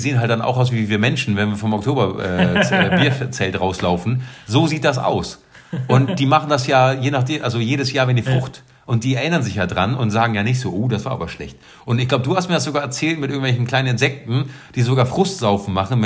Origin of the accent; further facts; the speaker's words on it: Germany; was ich dann wiederum spannend fand als Deutscher war, drüben ist ja mit dem Mülltrennen alles ein bisschen anders.